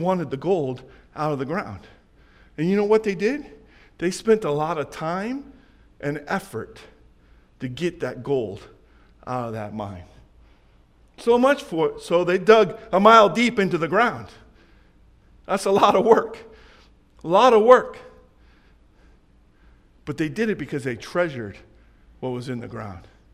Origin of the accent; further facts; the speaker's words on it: Jackson, California, United States; I grew up in Jackson, California. Anybody familiar with Jackson, California?